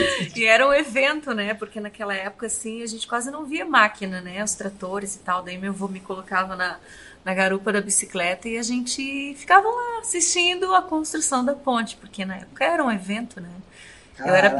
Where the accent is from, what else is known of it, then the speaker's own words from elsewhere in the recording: Ponta Grossa, Paraná, Brazil; now in Joinville, Brazil; Eu sou de Ponta Grossa, mas Ponta eu nem Grossa. Conheço a minha cidade.